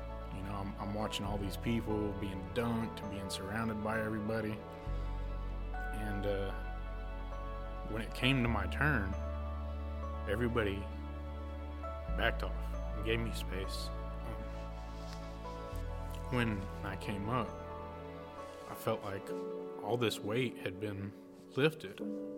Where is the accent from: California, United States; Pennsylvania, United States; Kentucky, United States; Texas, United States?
Texas, United States; Jones Creek; I grew up in Jones Creek, small Baptist church.